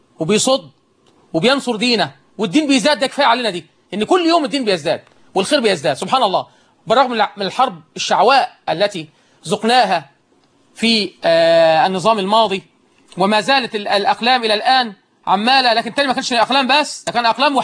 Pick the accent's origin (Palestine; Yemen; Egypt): Egypt; اللهم اجعل بلدنا مصر بلد أمن وأمان